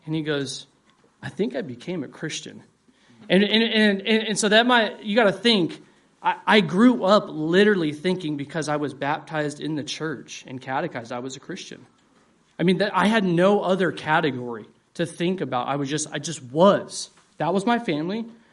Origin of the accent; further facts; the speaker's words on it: Las Vegas, Nevada, United States; I grew up in Las Vegas, of all places, in an Orthodox Lutheran church.